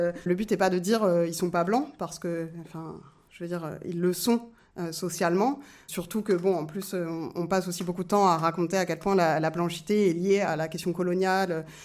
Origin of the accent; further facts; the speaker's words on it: Italy; Donc moi je suis italien, je suis pas blanc, moi donc voilà.